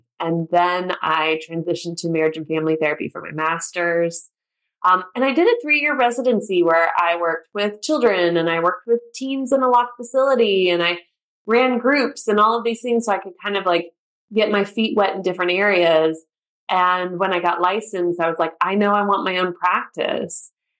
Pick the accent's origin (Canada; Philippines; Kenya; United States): United States; now in Germany; I grew up in the States. I live in Germany now, so that's why I have to point out I grew up in the States. Military kid, constantly moving every 2 to 3 years.